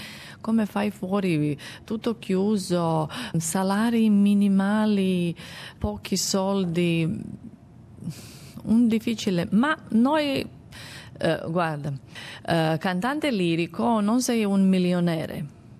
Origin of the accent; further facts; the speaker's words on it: Serbia; Italian is a second language; Con Abigail mi ha portato tante porte anche fuori dal mio paese. Era un difficile tempo, perché siamo stati in sanzie e Serbia non ho potuto viaggiare, devo avere ogni volta visa per Italia, per Germania, per ogni paese.